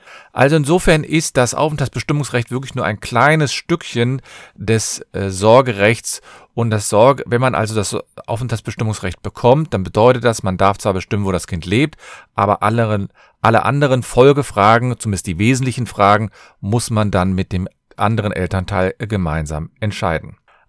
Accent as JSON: {"language": "German", "town": "Cologne", "region": "North Rhine-Westphalia", "country": "Germany", "said": "Ich bin Fachanwalt für Familienrecht und ich komme aus Köln"}